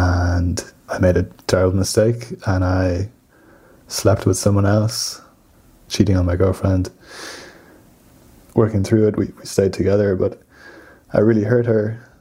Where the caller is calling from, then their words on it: Dublin, Leinster, Ireland; Hey, I'm calling from Dublin